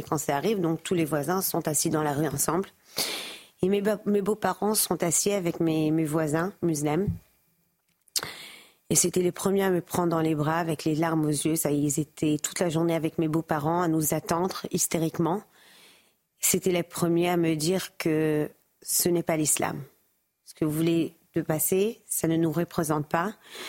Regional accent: France; born there; en étant juif, premièrement. Et pour être honnête, c'est encore plus triste en étant française. Je suis née en France, je suis là tous les ans, toute ma vie. J'ai jamais eu peur de parler hébreu dans les rues

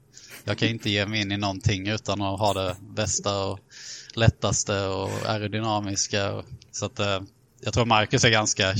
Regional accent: Småland, Sweden; Vi är ju båda från Småland och jag kommer inte ens ihåg hur vi lärde känna varandra.

